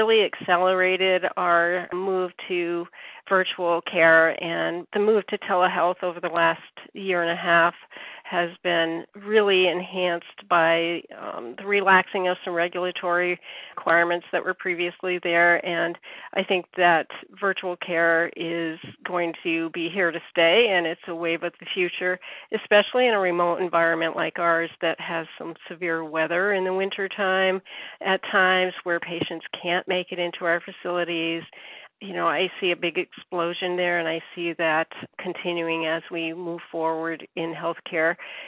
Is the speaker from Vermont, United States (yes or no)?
yes; Vermont, United States; I was born and raised in Vermont.